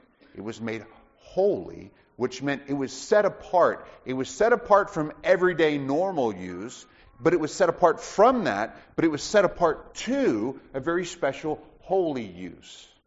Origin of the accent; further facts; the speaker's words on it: Alabama, United States; I know you think that when you hear I'm from Alabama, that's what you think.